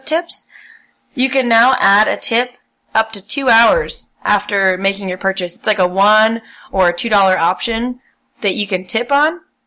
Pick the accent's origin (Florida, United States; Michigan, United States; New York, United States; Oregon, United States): Oregon, United States; also born or lived in California; California back to Oregon. And the drive up is like super, super long. It's like 1,500 or 1,700 miles back to my hometown.